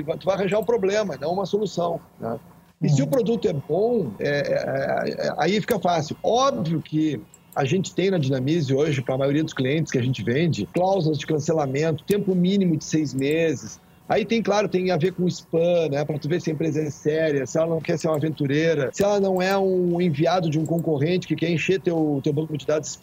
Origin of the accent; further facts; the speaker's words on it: Rio Grande do Sul, Brazil; A gente é gaúcho aqui.